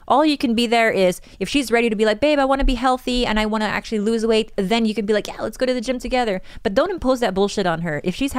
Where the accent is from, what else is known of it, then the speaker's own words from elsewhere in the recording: Philippines; moved away; I grew up in the Philippines, and I generally think that my stomach used to be a little stronger when I was living there.